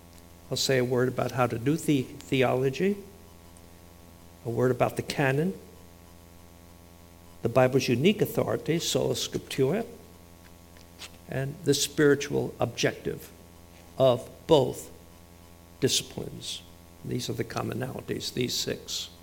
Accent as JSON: {"language": "English", "region": "New Jersey", "country": "United States", "accent": "Jersey", "said": "He hadn't yet picked up my Jersey accent."}